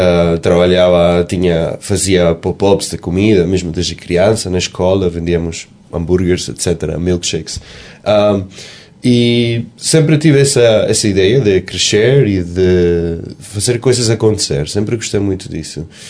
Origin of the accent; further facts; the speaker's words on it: Venezuela; now in Portugal; Estou a falar da Venezuela, onde eu fui criado, nascido, e porque eu chego aos Açores é porque os meus avós paternos são todos de São Miguel.